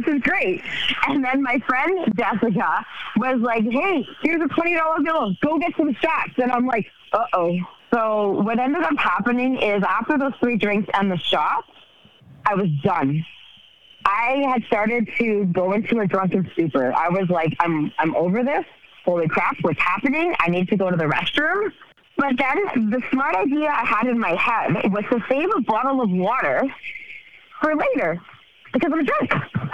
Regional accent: Ontario, Canada; So I'm from Ontario, Canada

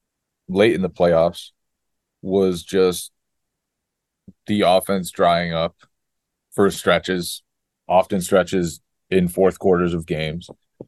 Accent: Massachusetts, United States; I am not a Berkshire folk. But I am from Western Mass.

